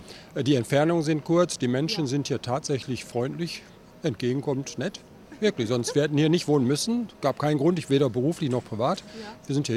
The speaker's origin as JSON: {"language": "German", "town": "Essen", "region": "North Rhine-Westphalia", "country": "Germany", "also_born_or_lived": "Düsseldorf / Bonn / Berlin", "lives_now": "Erfurt, Germany", "said": "Ich komme aus Essen, dann war ich in Düsseldorf, dann war ich in Bonn, dann war ich in Berlin."}